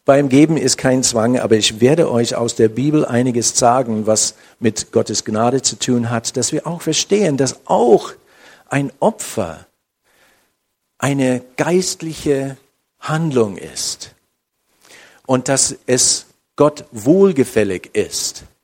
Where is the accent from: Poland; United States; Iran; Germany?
United States; German is a second language; ich als Amerikaner, schenk mir doch, zeige mir die Schönheit dieser Sprache